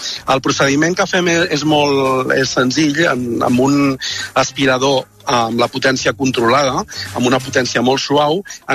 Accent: Garriguella, Catalonia, Spain; Estem a Alt Empordà, Alt Empordà.

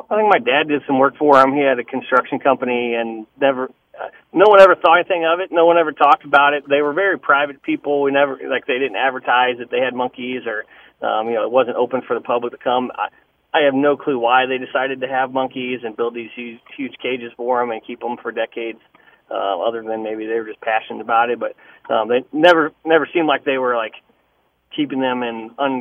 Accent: Festus, Missouri, United States; now in Kansas City, United States; Hey, I grew up in Festus, Missouri, and I've been to that monkey reserve whenever I was a kid.

